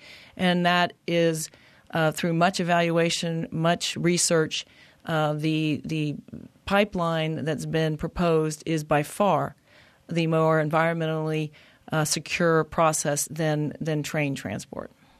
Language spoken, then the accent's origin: English; Canada; As a Canadian neighbor, I understand the concerns about transporting across our country